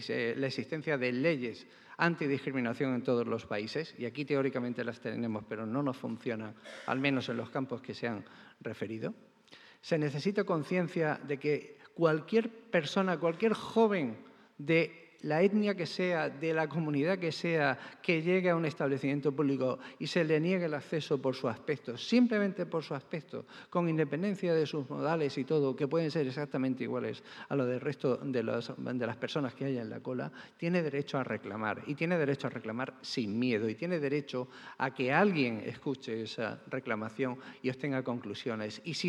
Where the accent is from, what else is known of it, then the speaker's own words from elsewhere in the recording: Almería, Andalusia, Spain; now in Granada, Spain; Soy almeriense, aunque granadino ya de adopción, y conozco perfectamente esa situación.